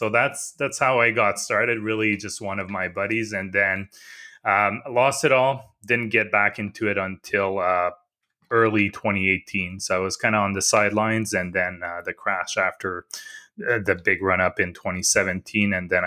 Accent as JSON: {"language": "English", "town": "Ottawa", "region": "Ontario", "country": "Canada", "said": "I'm from Ottawa."}